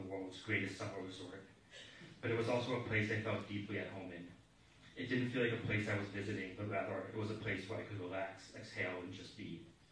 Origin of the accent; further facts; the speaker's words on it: Boston, Massachusetts, United States; than the house I grew up in back in Boston.